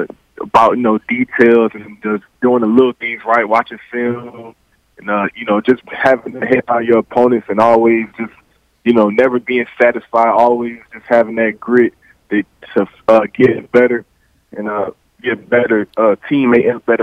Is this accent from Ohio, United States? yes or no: no; Atlanta, Georgia, United States; I didn't follow them, but I'm saying, like, I'm from Atlanta, so, you know, they come on every day on TV.